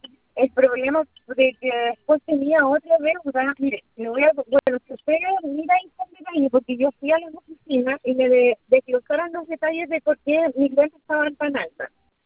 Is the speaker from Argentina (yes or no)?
no; southern Chile, Chile; nosotros somos del sur de Chile